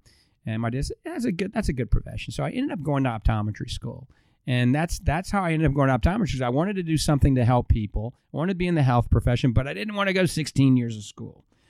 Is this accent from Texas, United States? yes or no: no; New Orleans, Louisiana, United States; born there; So I was born in New Orleans, Louisiana. September 15th, 1961. I'm 55 years old now.